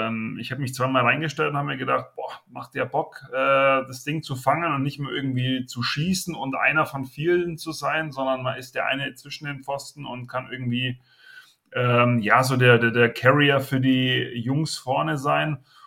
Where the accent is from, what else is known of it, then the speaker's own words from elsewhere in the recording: Augsburg, Bavaria, Germany; Für mich als Augsburger hervorragend